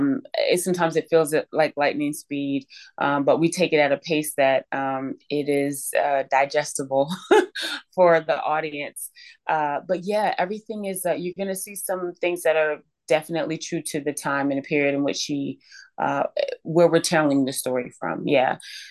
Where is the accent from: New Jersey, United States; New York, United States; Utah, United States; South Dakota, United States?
New Jersey, United States; Trenton; also born or lived in California; Yeah, I'm from Trenton, New Jersey. I was born in California, but raised in New Jersey. New Jersey is home.